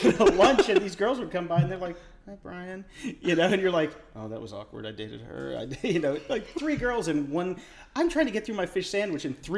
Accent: Pittsburgh, Pennsylvania, United States; born there; I was born in Pittsburgh.

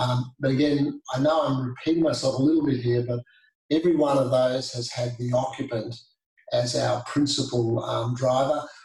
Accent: Esk, Queensland, Australia; So I was brought up in Esk in the Brisbane Valley. I came down to boarding school when I was age 11, Brisbane Boys College at Toowong

